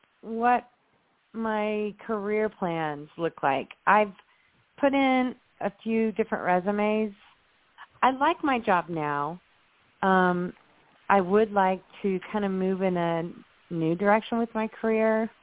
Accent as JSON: {"language": "English", "town": "Indianapolis", "region": "Indiana", "country": "United States", "said": "I'm from Indianapolis."}